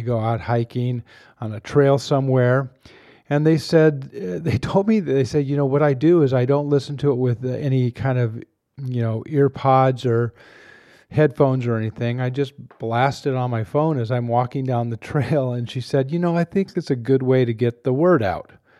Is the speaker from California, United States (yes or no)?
yes; California, United States; that's the same moon that I grew up looking at in Southern California.